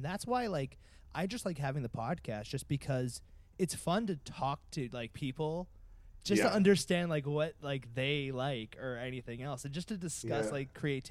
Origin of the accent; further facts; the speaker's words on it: Boston, Massachusetts, United States; I feel like even me in like growing up in Boston and stuff, like you still had those experiences when you're 14 or 15